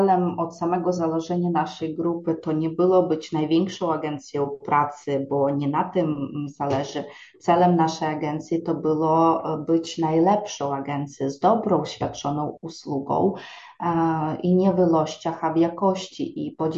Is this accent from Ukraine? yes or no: yes; Ukraine; now in Poland; my jesteśmy Ukraińcami, którzy założyliśmy tutaj firmę